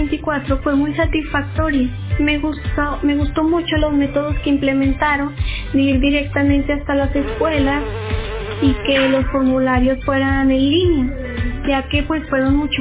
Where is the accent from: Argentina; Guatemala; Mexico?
Mexico; ya que somos el futuro de México y tenemos necesidades que cubrir